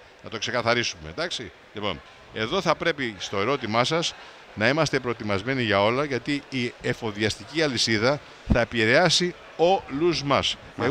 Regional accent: Vrontados, North Aegean, Greece; Και από την πόλη μου στο Βροντάδο έχουμε τις περισσότερες εισηγμένες εταιρείες στα χρηματιστήρια

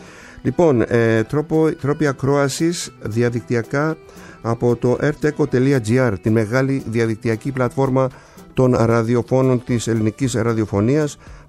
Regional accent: Kasos, South Aegean, Greece; από την Κάσο, το νησί μου

